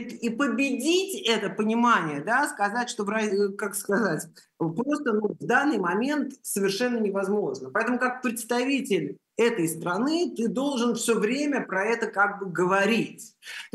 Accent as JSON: {"language": "Russian", "country": "Russia", "said": "Я из России"}